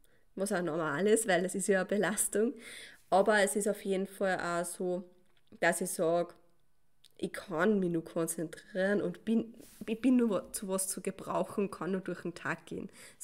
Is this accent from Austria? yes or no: yes; Austria; Das heißt, da werde ich nicht dabei sein, bin eine Österreicherin.